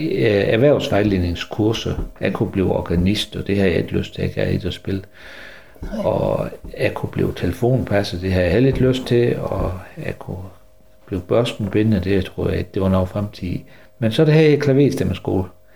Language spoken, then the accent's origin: Danish; Arnum, Region of Southern Denmark, Denmark; Fordi jeg kom til verden i 1957 ude i Gjelstorp, som ligger her 3 km øst for Arnum, og har gået i skole her i Arnum